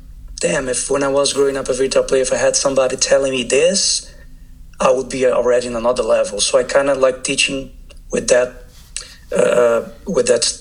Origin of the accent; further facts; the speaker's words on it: Brazil; Because it's a big city, my hometown. I think it's, I don't know right now, but I think it's one of the top five biggest cities in Brazil. But at the same time, it's the poorest area in Brazil.